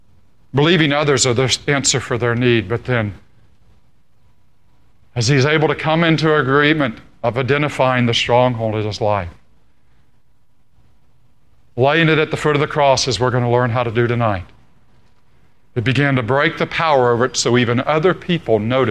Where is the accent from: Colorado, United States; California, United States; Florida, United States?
Florida, United States; Daytona Beach; I think of it growing up in Daytona Beach, Florida, where hurricanes would come nearby or come through every now and then.